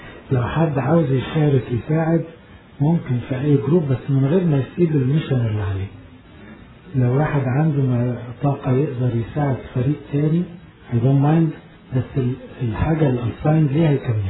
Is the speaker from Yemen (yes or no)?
no; Egypt; يعني في هونغ كونغ مثلا طبعا دول زي شباب الجامعة عندنا في مصر.